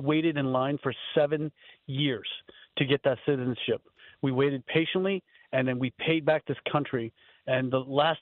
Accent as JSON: {"language": "English", "country": "Vietnam", "moved": "yes", "lives_now": "United States", "said": "So I came to Vietnam from Vietnam in 1975. My father was marked for death or going to be sent to a re-education camp because he was a high-ranking government official. And so we fled over here and we came to the United States"}